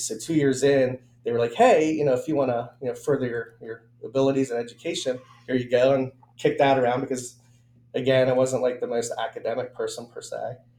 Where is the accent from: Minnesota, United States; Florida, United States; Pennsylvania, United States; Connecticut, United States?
Pennsylvania, United States; You know, born and raised in Central PA here all 55 years of my existence. And you know, I have this worldview of Central PA.